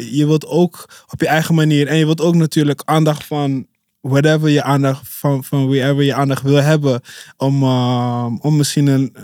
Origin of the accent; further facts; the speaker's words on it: Amsterdam, North Holland, Netherlands; ik groeide op in Amsterdam-Oost bij de Dappermarkt, Muiderpoort.